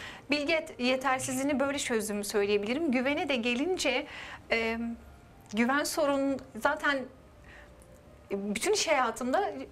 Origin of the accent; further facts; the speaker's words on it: Borçka, Artvin, Turkey; born there; 1986 Borçka, Artvin doğumluyum.